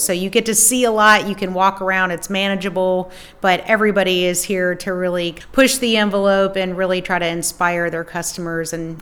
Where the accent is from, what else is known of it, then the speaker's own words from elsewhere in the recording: Spartanburg, South Carolina, United States; And in my hometown of Spartanburg, so I actually grew up where Milliken was founded and knew the company.